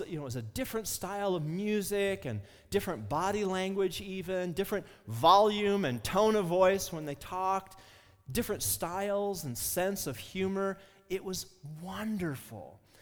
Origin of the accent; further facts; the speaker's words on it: Midwest, United States; in a very white Midwestern town that had a population of about 4,000 people. So I grew up white.